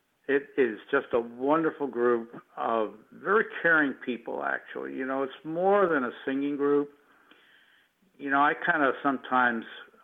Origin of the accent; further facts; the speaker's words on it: Philadelphia, Pennsylvania, United States; moved away as an adult; I am from the from Northeast, from the Philadelphia area, but I only lived there about 21 years of my life, and moved away.